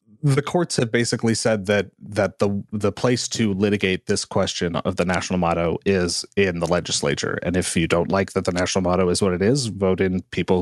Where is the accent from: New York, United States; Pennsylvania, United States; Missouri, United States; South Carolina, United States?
Missouri, United States; I'm from Missouri